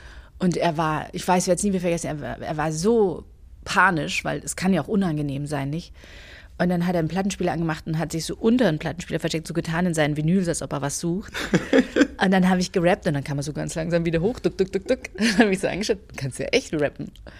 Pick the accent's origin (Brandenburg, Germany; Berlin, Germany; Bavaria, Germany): Bavaria, Germany; Munich; bei uns in der Clique in Großhadern, wo ich groß geworden bin